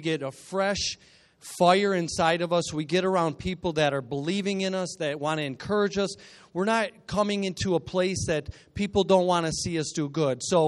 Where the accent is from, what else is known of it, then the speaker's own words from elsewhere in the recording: Attica, New York, United States; I was born and raised in Attica, New York. And I'm just a farm boy.